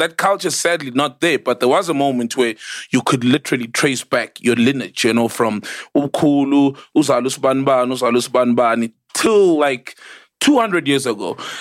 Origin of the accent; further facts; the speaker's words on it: United States; this is my culture. I'm American, from America or whatever.